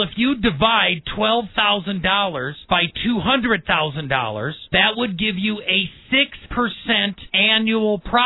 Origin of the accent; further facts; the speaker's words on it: Milwaukee, Wisconsin, United States; I grew up in Milwaukee and I love Milwaukee